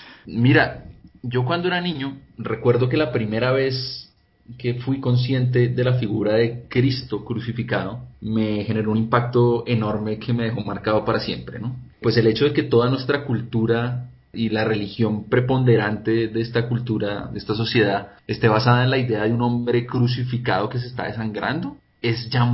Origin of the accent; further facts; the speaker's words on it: Bogotá, Colombia; yo soy bogotano nacido y crecido, ¿no?